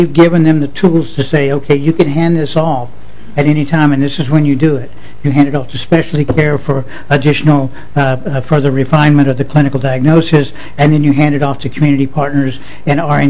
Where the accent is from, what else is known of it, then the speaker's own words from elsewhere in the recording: Houston, Texas, United States; Houston, Texas.